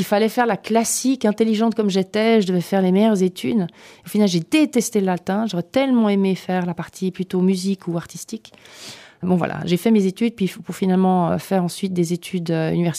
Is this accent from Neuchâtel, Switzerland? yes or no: no; Chêne-Bougeries, Geneva, Switzerland; born there; Mon papa est anglo-américain, de mère anglaise, de père américain, et ma mère est prussienne, dont je suis très fière. Et moi, je suis née à la Gradelle, Chêne-Bougerie